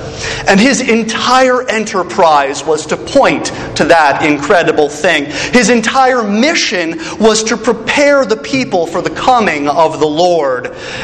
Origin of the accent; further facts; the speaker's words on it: Salisbury, Maryland, United States; were driving up to my hometown of Salisbury, Maryland, to watch me do that.